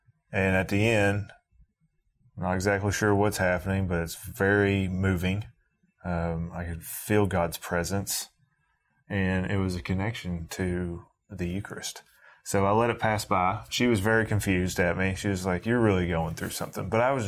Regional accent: Kentucky, United States; because I'm from the Bible Belt, Kentucky. I'm an American.

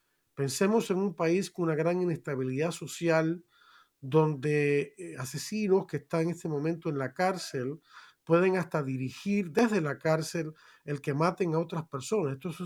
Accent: Cuba; moved away; yo soy cubano y hemos sufrido, los que hemos emigrado de Cuba, el comunismo y la dictadura

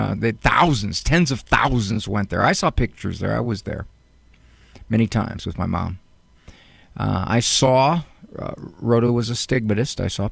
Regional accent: Canton, Ohio, United States; Very familiar with the area. I grew up in Canton.

